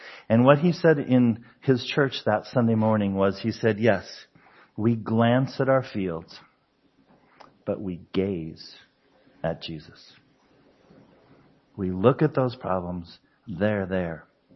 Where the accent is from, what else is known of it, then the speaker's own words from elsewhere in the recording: Denver, Colorado, United States; All right, I grew up in Denver. And you always tell directions by the mountains because they're always there.